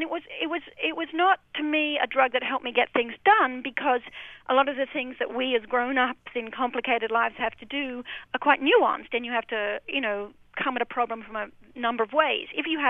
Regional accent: Australia; I'm actually Australian

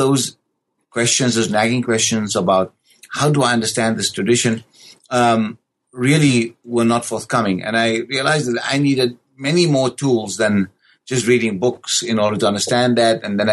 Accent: South Africa; born and raised in South Africa

